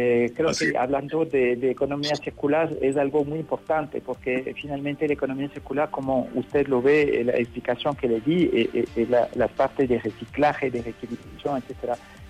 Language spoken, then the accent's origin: Spanish; France; Spanish is a second language; nosotros en Francia, usted sabe, soy francés, hace tiempo que trabajamos este tipo de economía circular.